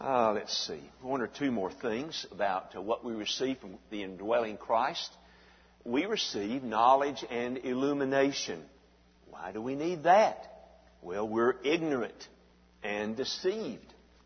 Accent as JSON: {"language": "English", "region": "Alabama", "country": "United States", "tie": "born or raised there", "said": "I grew up hunting in North Alabama, and when we'd go deer and turkey hunting in Bankhead Forest, we did that for years"}